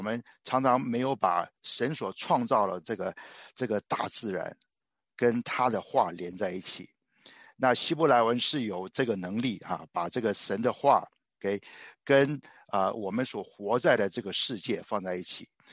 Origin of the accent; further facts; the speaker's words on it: China; 对于我们中国人来讲爱就是很简单